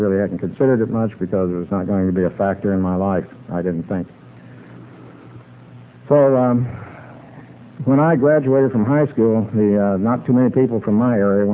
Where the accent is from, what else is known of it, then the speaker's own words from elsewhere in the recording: Wichita, Kansas, United States; now in Georgia, United States; even though I'm introduced from Georgia, I grew up in the Kansas and Oklahoma area. I was born in September of 1938